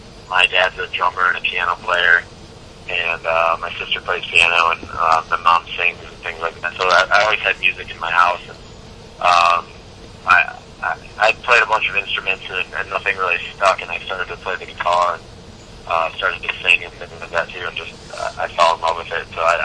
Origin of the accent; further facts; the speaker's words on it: Wisconsin, United States; also born or lived in Minneapolis; now in California, United States; Like I said, I'm from Wisconsin